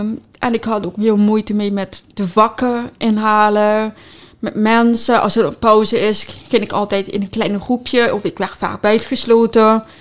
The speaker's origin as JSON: {"language": "Dutch", "town": "Reuver", "region": "Limburg", "country": "Netherlands", "tie": "born or raised there", "said": "Ik ben geboren in Nederland. Dus ik ben volgens mij geboren in Roermond. Ik woon al heel mijn leven in Reuver bij mijn ouders, ook in hetzelfde huis."}